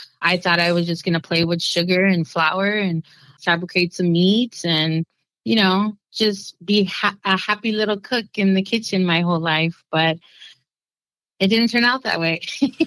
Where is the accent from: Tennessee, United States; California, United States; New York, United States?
California, United States; My mom doesn't speak Spanish, and my dad didn't speak to me in Spanish. So I'm Californian.